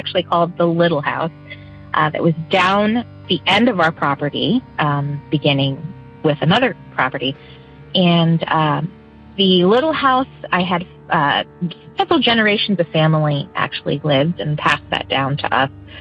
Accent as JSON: {"language": "English", "town": "Scranton", "region": "Pennsylvania", "country": "United States", "tie": "born or raised there", "said": "Hi, I am from Pennsylvania, and … I grew up in a house that was over 100 years old, probably closer to 150"}